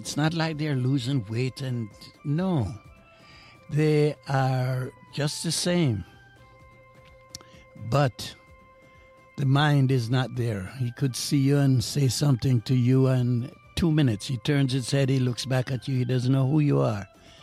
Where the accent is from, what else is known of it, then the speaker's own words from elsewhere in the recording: Montreal, Quebec, Canada; growing up in Montreal.